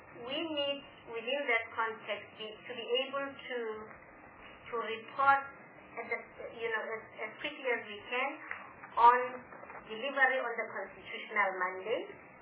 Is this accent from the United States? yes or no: no; South Africa; as a South African, what rights are related to national symbols for children and what are our responsibilities in that.